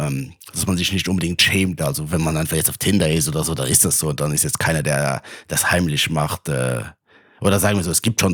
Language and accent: German; Luxembourg; Ich komme aus Luxemburg, also ein kleineres Land